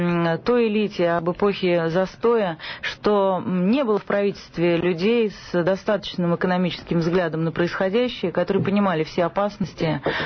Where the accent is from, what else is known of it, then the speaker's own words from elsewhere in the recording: Saint Petersburg, Russia; я, например, выросла в Петербурге и в очень средней, такой среднестатистической семье.